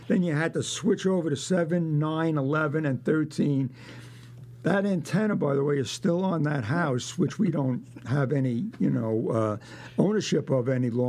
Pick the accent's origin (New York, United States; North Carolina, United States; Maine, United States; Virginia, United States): New York, United States; Brooklyn; I grew up in Brooklyn. Our family moved into our home on Bedford Avenue, 4105 Bedford Avenue, March 1st, 1947.